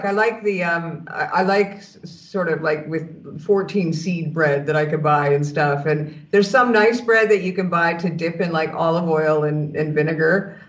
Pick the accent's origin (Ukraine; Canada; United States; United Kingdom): Canada; I'm being Canadian.